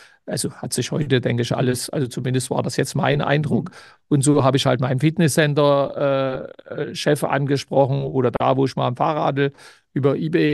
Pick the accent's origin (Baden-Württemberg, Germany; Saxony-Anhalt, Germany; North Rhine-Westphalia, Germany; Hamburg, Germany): Saxony-Anhalt, Germany; Halle; born there; noch in Halle an der Saale, also so meine Geburtsstadt, 35 Kilometer von Leipzig